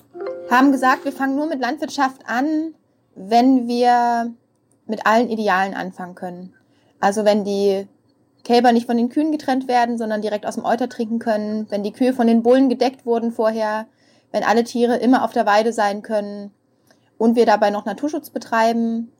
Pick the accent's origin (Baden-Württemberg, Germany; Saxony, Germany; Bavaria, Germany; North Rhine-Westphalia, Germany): Saxony, Germany; moved away as an adult; ich bin ja ein europäisches Kind, aber geboren bin ich in Meißen und in Sachsen auch aufgewachsen, südlich von Chemnitz. Und bin dann aber nach dem Abi direkt losgezogen in die weite Welt.